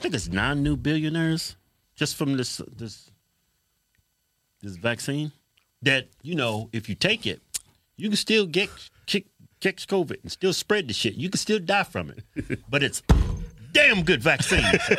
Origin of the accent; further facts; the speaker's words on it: the South, United States; I'm from the South like Herschel. I throw an L in that bitch.